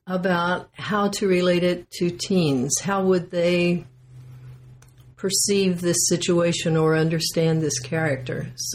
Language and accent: English; Indiana, United States; I grew up in Indiana in a house full of books, and when I visited elderly relatives, there were always books.